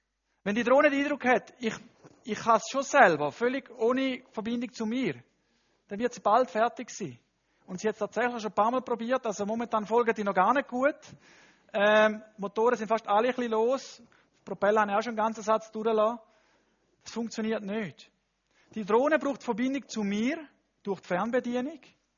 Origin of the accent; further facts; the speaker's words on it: Panama; German is a second language; In dem Land, wo ich aufgewachsen bin, das ist Panama